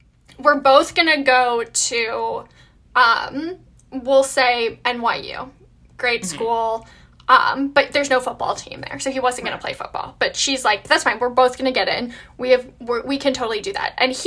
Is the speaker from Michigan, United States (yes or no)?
yes; Ann Arbor, Michigan, United States; And I'm from Ann Arbor, Michigan.